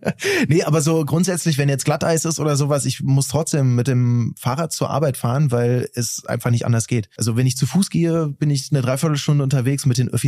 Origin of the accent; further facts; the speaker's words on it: Oschersleben, Saxony-Anhalt, Germany; now in Berlin, Germany; Ich komme aus Sachsen-Anhalt, aus Oschersleben. Bei Magdeburg ist das.